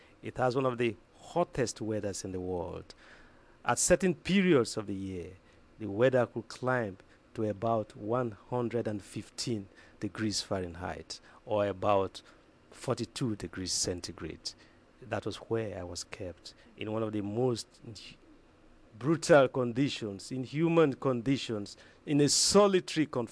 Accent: Warri, Delta, Nigeria; where I was born in Warri, in the Delta State of Nigeria. I was brought up in the coastal area, and I was born there, the oil district of Nigeria.

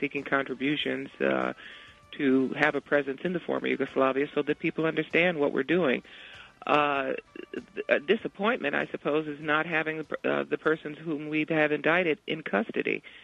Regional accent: United States; that is that I'm American, but if I was a prosecutor, I wouldn't feel any differently.

